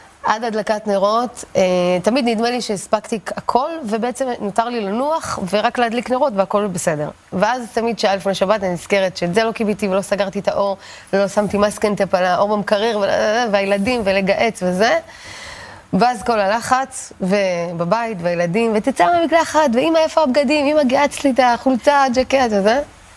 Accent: Ashkelon, Southern District, Israel; also born or lived in Gush Katif; לא, גדלתי באשקלון.

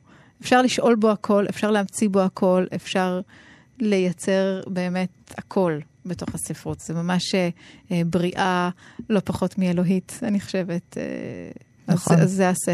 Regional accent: France; אני גרתי אז בצרפת, ובעצם אפשר לומר שגדלתי בתוך חברה, לא חברה ישראלית, בטח לא דתית, בטח לא, ולא יהודית, שמפרידה בין דת ומדינה, שלא מתעסקת באלוהים.

